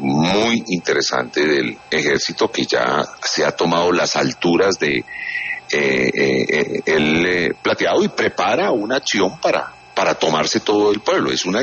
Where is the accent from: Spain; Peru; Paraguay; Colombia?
Colombia; Popayán, Cauca; also born or lived in Cali; yo que vengo de Popayán y que vivía en Pance